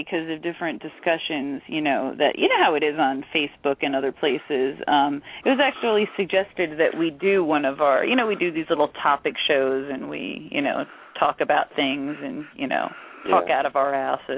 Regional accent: New York, United States; growing up in New York, Ohio was always like, it was always like the joke

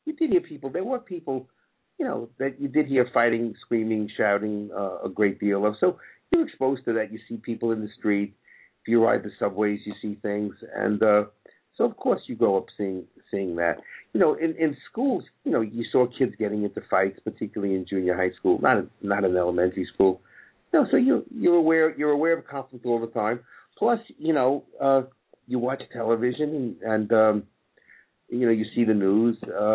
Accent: Bronx, New York, United States; Yes, I grew up in the Bronx.

